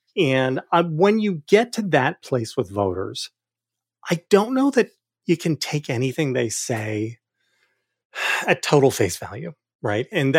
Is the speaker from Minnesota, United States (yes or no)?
no; New Jersey, United States; I grew up in Burlington County.